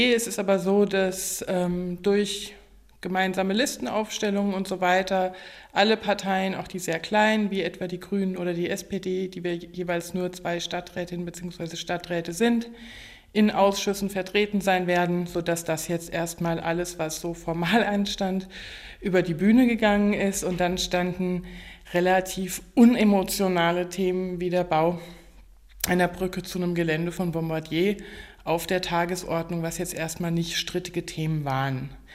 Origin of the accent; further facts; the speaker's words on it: Gießen, Hesse, Germany; now in Saxony, Germany; Ich bin 1986 in Gießen geboren. Das heißt, ich habe keine Erinnerung an die Teilung Deutschlands, auch nicht an die Wiedervereinigung. Und ich bin mit einem Denken über 16 Bundesländer aufgewachsen und bin von Hessen nach Sachsen und nicht vom Westen in den Osten gezogen